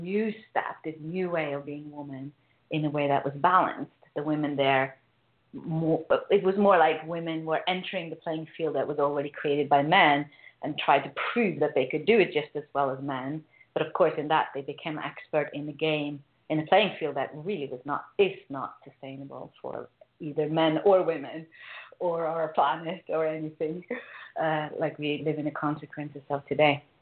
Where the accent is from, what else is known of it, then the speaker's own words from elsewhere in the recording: Norway; English is a second language; I grew up in Norway, and I grew up in the 70s